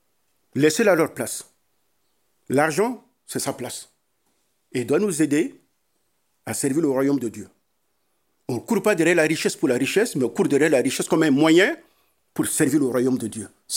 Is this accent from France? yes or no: yes; France; Alors chez nous en France, quand un mois on n'est pas payé, on met le feu.